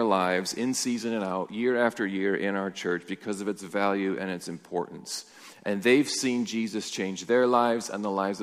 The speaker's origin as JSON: {"language": "English", "region": "Michigan", "country": "United States", "tie": "born or raised there", "said": "Anyway, in Michigan, in my hometown, in home state, I saw this thing about community."}